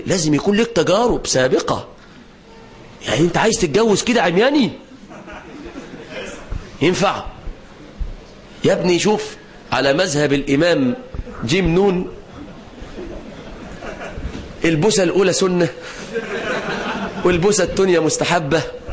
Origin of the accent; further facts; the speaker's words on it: Mansoura, Dakahlia, Egypt; في المرحلة الثانوية أصدقائي لما دخلنا عندنا في المنصورة